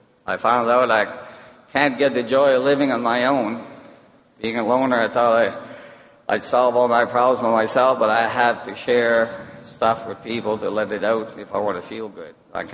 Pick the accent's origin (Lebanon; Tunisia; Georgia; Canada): Canada; now in Pennsylvania, United States; I'm from Canada, in Pennsylvania.